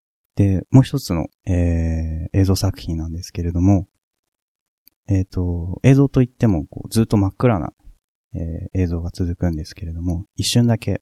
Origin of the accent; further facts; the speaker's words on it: Futako-Tamagawa, Tokyo, Japan; 二子玉川、僕が生まれ育った町っていうものが、こう、再開発で、どんどん壊されていって